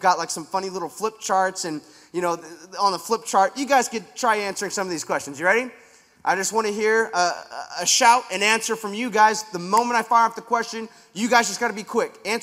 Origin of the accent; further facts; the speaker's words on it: Huntington Beach, California, United States; I'm from Huntington Beach, and that's Ray's stomping grounds.